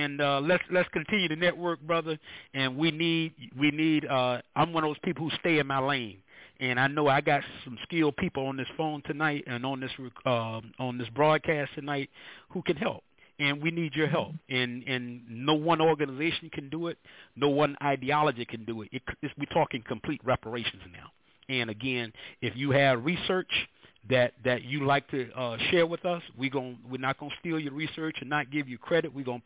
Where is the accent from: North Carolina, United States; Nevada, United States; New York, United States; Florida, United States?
Florida, United States; St. Petersburg; I grew up in St. Petersburg, Florida